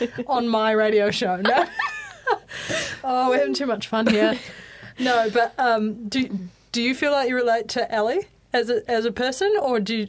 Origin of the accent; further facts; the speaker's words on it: Hamilton, Waikato, New Zealand; they took us to Hamilton because it was funny because we're from Hamilton.